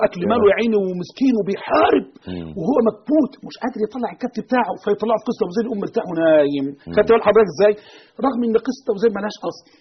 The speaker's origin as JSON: {"language": "Arabic", "country": "Egypt", "said": "عندنا في مصر تدعي يعني"}